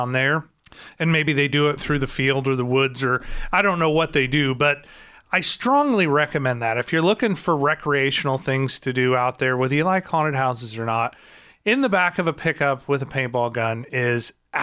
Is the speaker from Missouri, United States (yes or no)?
yes; Marionville, Missouri, United States; Of course, I grew up in Marionville, and there's an Apple Market there as well.